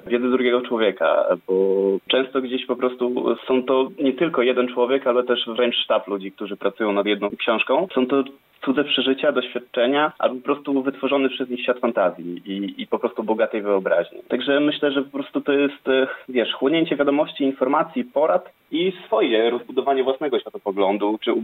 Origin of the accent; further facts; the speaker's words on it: Giżycko, Warmian-Masurian Voivodeship, Poland; mam 26 lat, pochodzę z Giżycka, z Mazur.